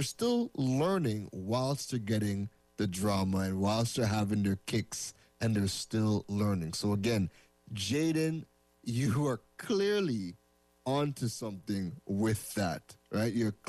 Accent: Canada; also born or lived in Trinidad; yes, I'm born in Trinidad, but I grew up in Canada, right?

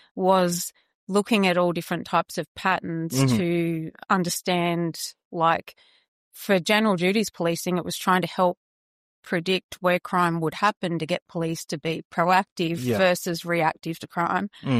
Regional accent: Australia; But as an Australian startup, like the Americans love Australians and they're interested to like talk to us about all the animals that we have here

